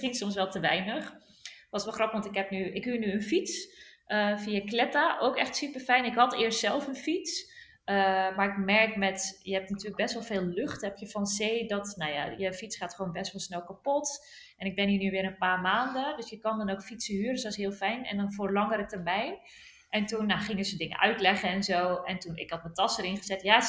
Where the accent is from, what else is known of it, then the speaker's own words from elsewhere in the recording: Edam, North Holland, Netherlands; ik kom uit Edam, een klein stadje.